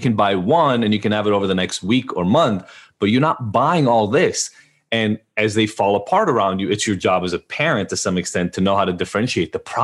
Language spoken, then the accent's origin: English; Israel; I grew up in Israel